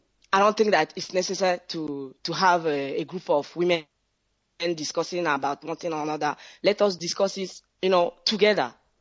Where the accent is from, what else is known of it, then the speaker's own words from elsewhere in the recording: Ihiala, Anambra, Nigeria; now in Geneva, Switzerland; I'm calling you from Geneva, and I'm from Ihiala, local government of Anambra in Biafra land.